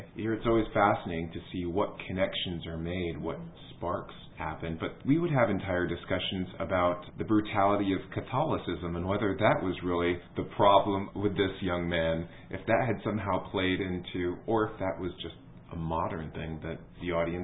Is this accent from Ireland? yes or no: no; United States; I'm clearly an American.